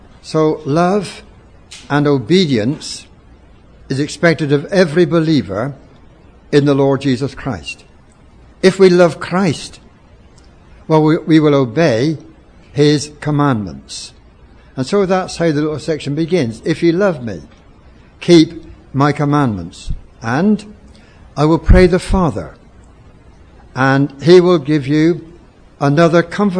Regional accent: England, United Kingdom; now in Wales; So I simply say I'm an Englishman lately gone to Wales.

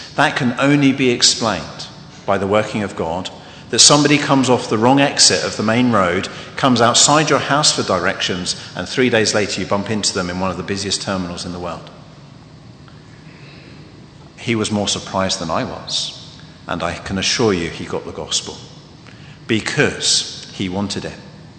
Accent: United Kingdom; But a lot of it was just listening, sharing in the tears, being quite British and buying cups of tea.

